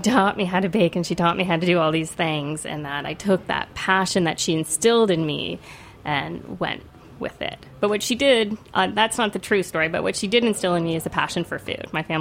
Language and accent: English; Toronto, Ontario, Canada; also born or lived in Ottawa; I am from Canada. I was born in Ottawa, but I grew up in Toronto.